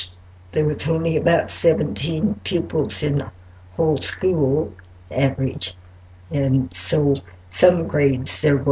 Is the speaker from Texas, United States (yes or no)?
no; Colorado, United States; also born or lived in Rocky Ford; I was born in Rocky Ford, Colorado, but my folks just went there. We've lived here in Custer County most of our lives on a ranch and south of Westcliff.